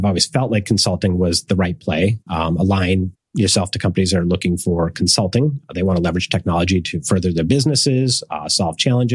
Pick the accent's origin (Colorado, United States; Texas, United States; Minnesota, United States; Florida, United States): Minnesota, United States; moved away as an adult; now in California, United States; I grew up in Minnesota, so I moved to California when I was about 22